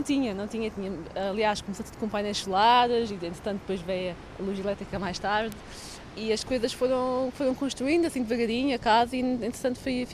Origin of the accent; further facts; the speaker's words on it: Sagres, Faro, Portugal; Eu sou daqui, nasci aqui, vivi aqui, andei aqui na escola, os meus amigos são daqui.